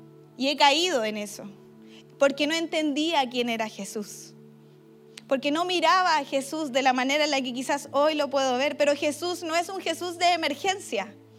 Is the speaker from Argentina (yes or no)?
no; Chile; Yo como chilena he ido muchas veces para allá